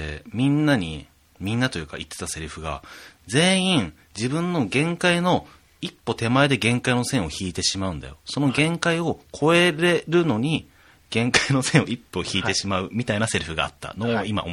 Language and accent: Japanese; Niigata, Japan; 僕、地元新潟なんだけど、信濃川沿いになんか紅葉があったような気がするんだよ